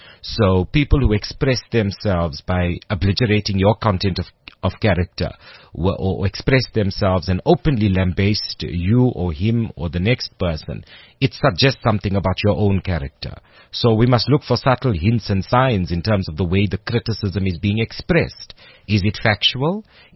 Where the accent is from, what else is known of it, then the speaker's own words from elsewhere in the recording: South Africa; my very dark skin as an Indian South African person